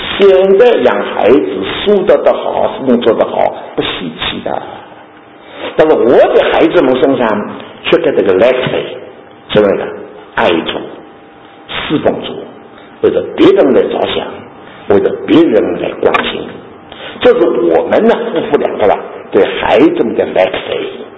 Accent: Shanghai, China; also born or lived in Japan / Taiwan; 我去过北京才知道自己是中国人，我在上海长大的是西方社会，我在日本呢是日，我到台湾是日本社会和西方社会的，我没有一些是中国老的文化的

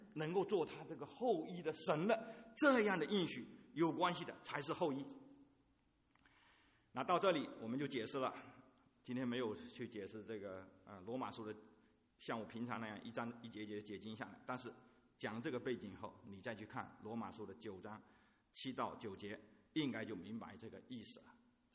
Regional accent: China; 我代表中国人

